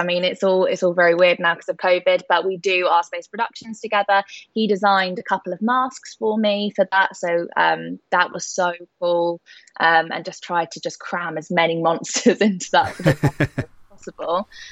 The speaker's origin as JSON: {"language": "English", "town": "Chertsey", "region": "South East England", "country": "United Kingdom", "tie": "born or raised there", "said": "I was born in Chertsey, so 5 minutes down the road from Thorpe Park, and I feel like I was practically raised at Thorpe Park."}